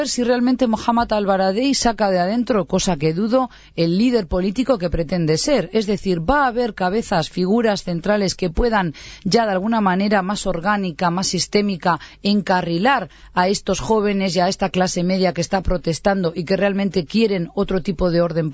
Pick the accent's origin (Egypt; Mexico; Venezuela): Egypt; moved away as an adult; now in Uruguay; Yo viví y crecí en Egipto, llegué con 19 años y pasé muchos años allí, de hecho, hasta que me casé y vine al Uruguay, residí en Egipto.